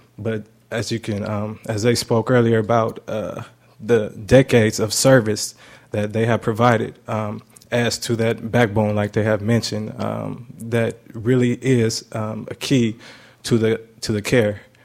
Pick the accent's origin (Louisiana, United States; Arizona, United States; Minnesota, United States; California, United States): California, United States; Long Beach; I'm from Long Beach, California, and I'm a graduate of Long Beach Poly High School